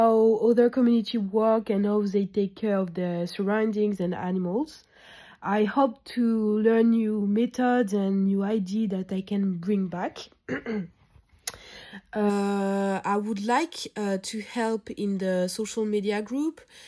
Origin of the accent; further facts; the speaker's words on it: France; English is a second language; I'm from France.